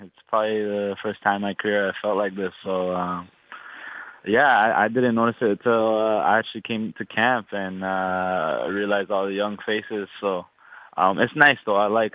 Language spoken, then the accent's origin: English; Canada; as a Canadian footballer, you know, that's what we need.